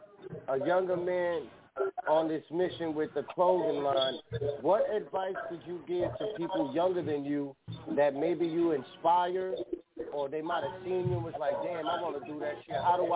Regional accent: New York City, New York, United States; I'm from the Bronx, my guy. I'm in the Midwest right now

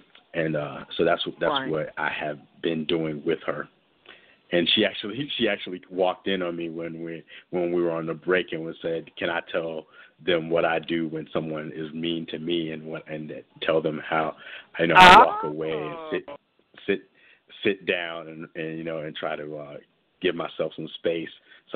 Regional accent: Norfolk, Virginia, United States; I actually grew up where I grew up in Virginia. I have, besides my family having a pretty strong sense of self, in 35th Street in Norfolk, Virginia, it's a largely black Muslim community.

